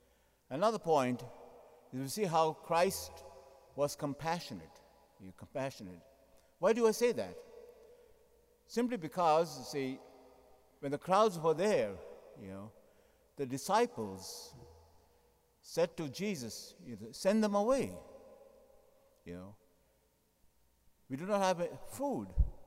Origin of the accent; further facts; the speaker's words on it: India; now in New York, United States; both where I came from India and also, you see, in New York.